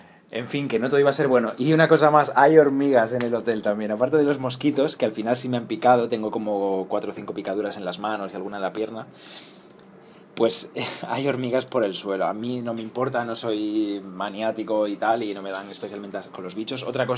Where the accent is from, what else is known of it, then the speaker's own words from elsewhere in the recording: Galicia, Spain; Yo no entiendo mucho de vinos, aparte de mi Albariño y mi Ribeiro, pero de mi tierra.